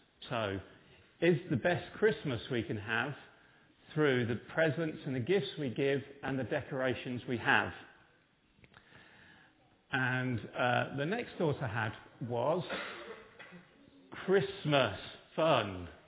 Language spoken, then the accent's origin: English; Yorkshire and the Humber, United Kingdom; I come from North Yorkshire, where my mum comes from